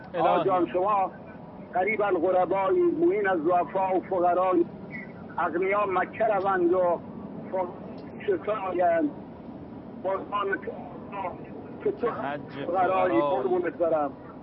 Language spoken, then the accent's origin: Persian; Sirjan, Kerman, Iran; از سیریجان.